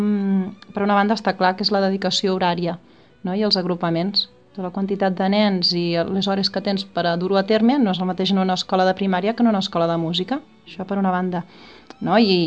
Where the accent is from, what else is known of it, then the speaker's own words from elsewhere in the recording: Reus, Catalonia, Spain; now in L'Espluga de Francolí, Spain; De petita vivíem a Reus, llavors vam vindre a viure aquí a l'Espluga i vaig seguir amb el piano i amb el llenguatge.